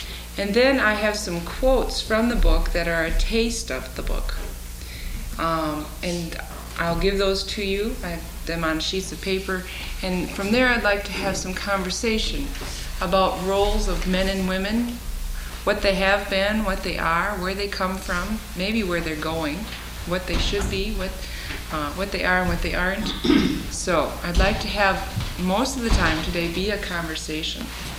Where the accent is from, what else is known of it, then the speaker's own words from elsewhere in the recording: Midwest, United States; I'm a Midwesterner